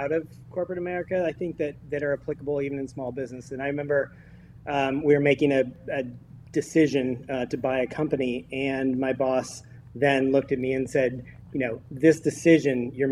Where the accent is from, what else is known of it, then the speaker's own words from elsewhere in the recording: Healdsburg, California, United States; But I grew up in Healdsburg, as I say, and, you know, hit 18. I couldn't wait to get away